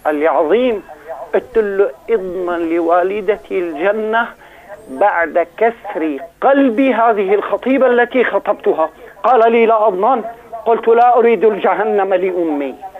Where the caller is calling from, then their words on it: Damascus, Damascus Governorate, Syria; من دمشق سيدي